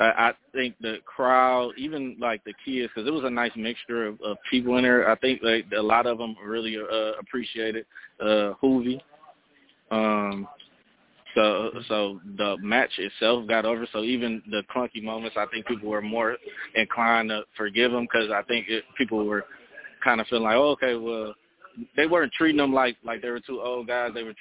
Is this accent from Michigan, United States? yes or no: yes; Detroit, Michigan, United States; I'm from Detroit, but I traveled down here